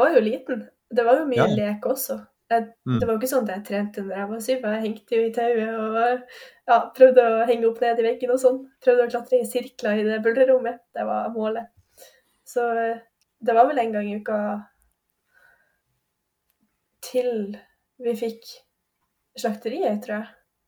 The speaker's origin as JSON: {"language": "Norwegian", "town": "Bodø", "region": "Nordland", "country": "Norway", "tie": "born or raised there", "said": "Jeg vokste opp i Bodø, og vi hadde ikke tauhall der før jeg var 17."}